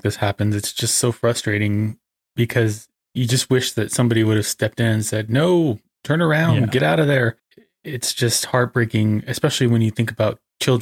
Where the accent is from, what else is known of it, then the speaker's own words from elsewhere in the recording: United States; I knew, being an American, I knew about Heaven's Gate.